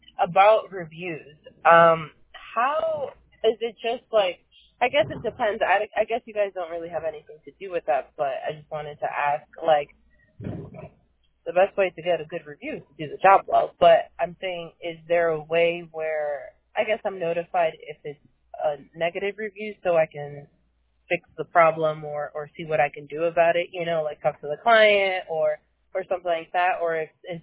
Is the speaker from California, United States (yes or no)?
no; New York, United States; Yeah, I came from New York, and totally different scene